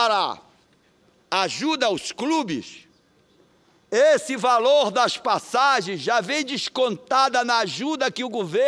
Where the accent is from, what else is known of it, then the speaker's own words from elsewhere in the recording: Pará, Brazil; nasci no Pará, me criei no Marajó, pobre, com decência, continuo pobre